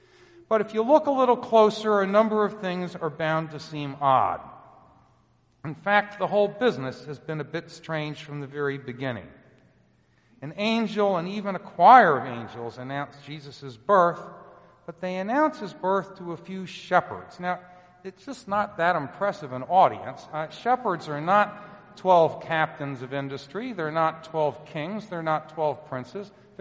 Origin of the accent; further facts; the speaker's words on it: New Jersey, United States; accent: New Jersey; now in Richmond, United States; I'm not really from the South. That's why I don't speak with a great, wonderful accent like that. I speak with a New Jersey accent.